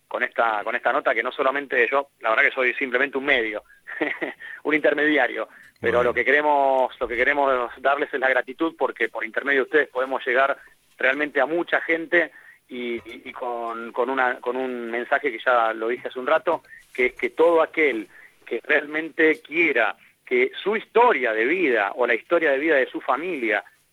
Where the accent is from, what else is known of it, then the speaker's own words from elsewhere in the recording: Argentina; como argentinos tenemos el deber de preservar nuestro patrimonio